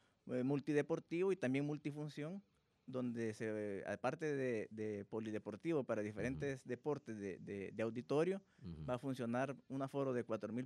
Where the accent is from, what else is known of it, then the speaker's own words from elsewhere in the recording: El Salvador; Como salvadoreños trabajadores podemos salir.